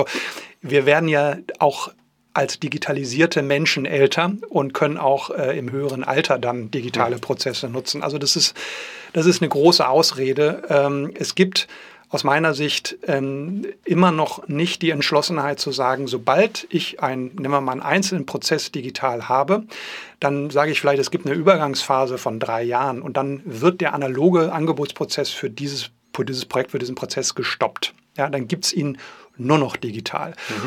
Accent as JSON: {"language": "German", "region": "North Rhine-Westphalia", "country": "Germany", "tie": "born or raised there", "said": "in meiner Heimatstadt in Westfalen"}